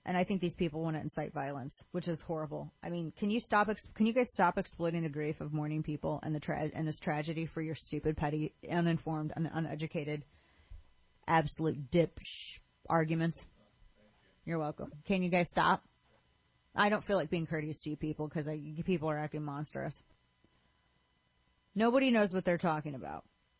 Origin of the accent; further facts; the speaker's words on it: Missouri, United States; now in Texas, United States; Yeah, I can't go back to my home state of Missouri, and I can't buy a handgun there and then just take it with me, check it in my bag, and take it with me back to Texas.